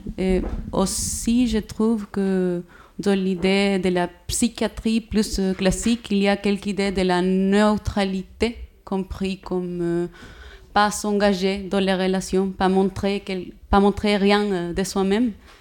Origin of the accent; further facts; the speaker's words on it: Valparaíso, Chile; French is a second language; moved away as an adult; now in France; je viens du Chili, de Valparaíso. Je suis psychologue, je suis arrivée ici en France il y a un mois